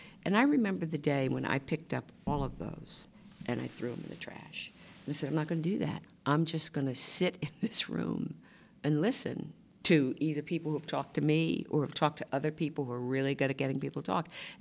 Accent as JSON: {"language": "English", "town": "Baltimore", "region": "Maryland", "country": "United States", "tie": "born or raised there", "said": "Which is my hometown."}